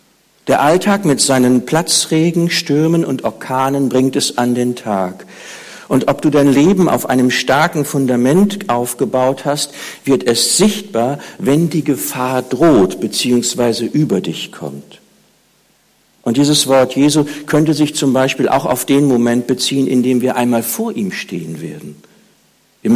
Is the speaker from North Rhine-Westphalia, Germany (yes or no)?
yes; Bad Oeynhausen, North Rhine-Westphalia, Germany; In meiner Heimatgemeinde in Bad Oeynhausen war ein Mann, der einen schweren Motorradunfall hatte.